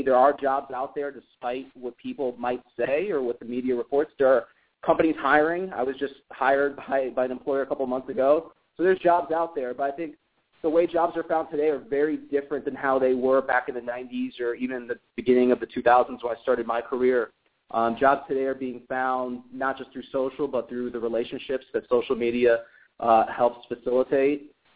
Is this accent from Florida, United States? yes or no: yes; Fort Lauderdale, Florida, United States; I started my career down in my hometown of Fort Lauderdale, Florida, at the beginning of the 2000s